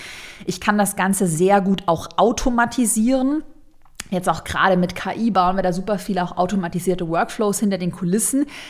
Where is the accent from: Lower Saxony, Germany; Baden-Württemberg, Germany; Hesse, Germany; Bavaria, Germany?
Baden-Württemberg, Germany; Tübingen; da gab es so einen Spartag, wo man dann zur Kreissparkasse bei uns in Tübingen im Schwabenländle gegangen ist